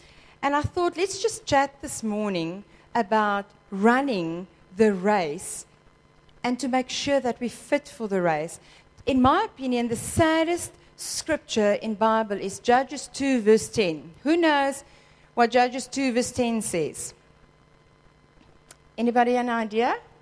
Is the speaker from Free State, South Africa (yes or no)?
no; Western Cape, South Africa; also born or lived in Johannesburg; We used to live in Joburg, and I grew up in the Cape, in the Western Cape